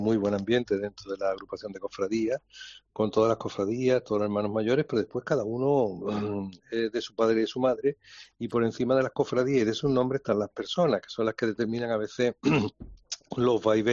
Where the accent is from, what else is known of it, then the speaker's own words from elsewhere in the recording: Málaga, Andalusia, Spain; nosotros también somos malagueños, somos ciudadanos y participamos de las calles de la Semana Santa.